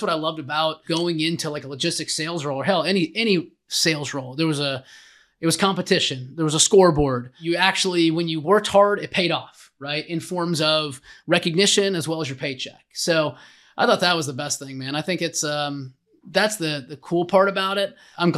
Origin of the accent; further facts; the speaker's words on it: Missouri, United States; Yeah, so born and raised in Missouri, you know, small town kid, very humble upbringing, you know, didn't have a lot of money.